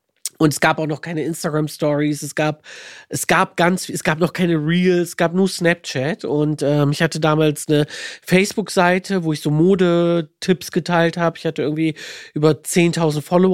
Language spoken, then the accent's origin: German; Düsseldorf, North Rhine-Westphalia, Germany